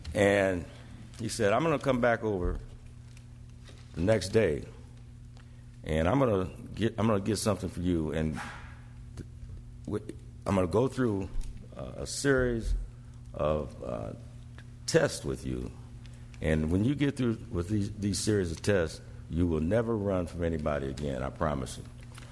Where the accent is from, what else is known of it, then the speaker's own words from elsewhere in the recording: Omaha, Nebraska, United States; they vividly remember how we grew up in South Omaha as a melting pot community, which boded well for me later on in life, enabling me to understand other cultures.